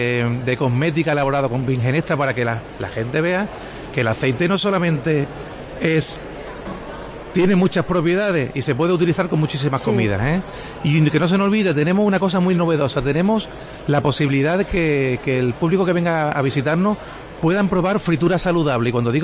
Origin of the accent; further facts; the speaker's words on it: Málaga, Andalusia, Spain; yo como malagueño, aunque soy el director técnico, pero aquí soy malagueño